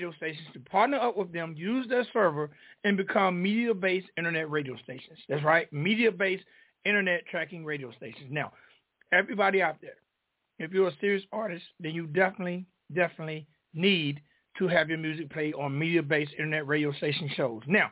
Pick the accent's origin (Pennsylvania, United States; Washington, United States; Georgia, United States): Georgia, United States; Griffin; I am from Griffin, Georgia, which is 30 minutes south of Atlanta.